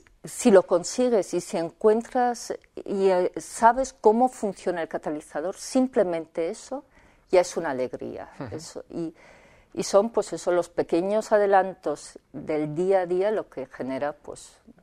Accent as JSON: {"language": "Spanish", "town": "Vitoria", "region": "Basque Country", "country": "Spain", "said": "yo soy de Vitoria, del País Vasco, allí tuve un profesor de física"}